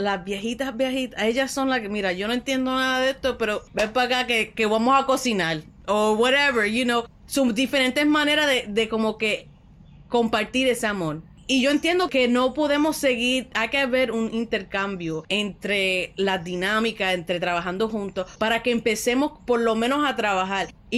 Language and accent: Spanish; Puerto Rico; de Puerto Rico, yo soy de Puerto Rico